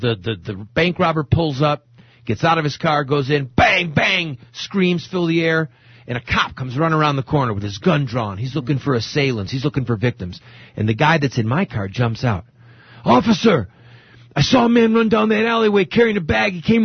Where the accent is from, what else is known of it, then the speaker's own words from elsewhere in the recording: New Jersey, United States; I'm from New Jersey. We do that where I'm from, too.